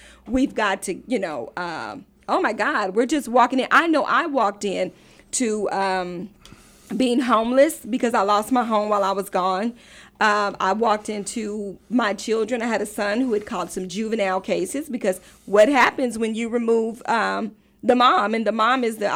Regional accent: Oklahoma, United States; I'm from Oklahoma, okay, and Oklahoma is one of the states that has the highest number of incarceration of women.

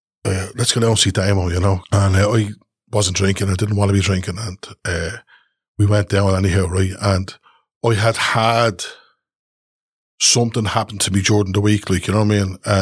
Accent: Newbridge, Kildare, Ireland; But it's my hometown, yeah. So it's grand, right?

